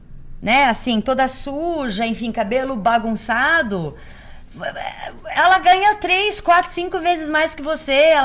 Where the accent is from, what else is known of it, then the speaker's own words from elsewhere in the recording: Colchester, East of England, United Kingdom; Portuguese is a second language; Eu sou de Colchester. É do lado de Londres, é como se fosse Mogi, São Paulo.